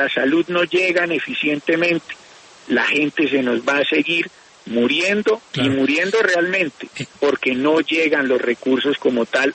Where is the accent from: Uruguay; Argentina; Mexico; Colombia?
Colombia; Pereira, Risaralda; Yo soy pereirano y muy orgullosamente provinciano.